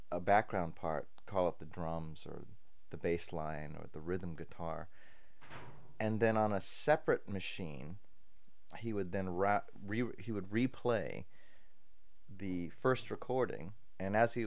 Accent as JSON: {"language": "English", "town": "San Francisco", "region": "California", "country": "United States", "said": "I'm from San Francisco, and I create sound and musical textures for film and commercials."}